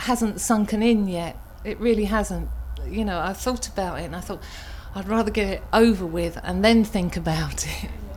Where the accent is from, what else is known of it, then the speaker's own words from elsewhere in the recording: Dagenham, London, United Kingdom; I grew up in Dagenham in Essex, and it was good.